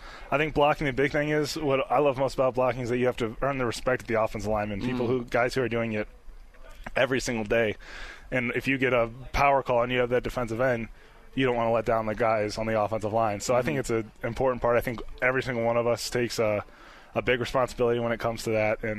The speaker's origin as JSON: {"language": "English", "town": "Chicago", "region": "Illinois", "country": "United States", "said": "I'm from Chicago, so they were playing the Cubs."}